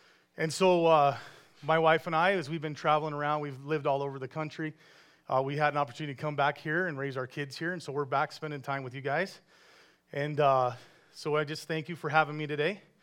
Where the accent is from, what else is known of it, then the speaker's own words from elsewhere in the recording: Lakeside, Arizona, United States; I grew up here in Lakeside, and then I had the opportunity to travel around, so I did attend Blue Ridge High School.